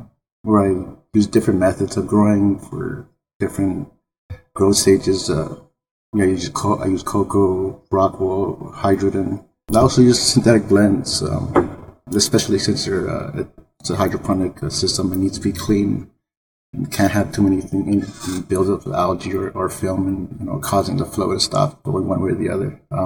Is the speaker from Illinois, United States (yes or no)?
no; California, United States; I grew up here in Cali, Southern California. So you can imagine the weather is not too crazy, but it does kind of shift up and down.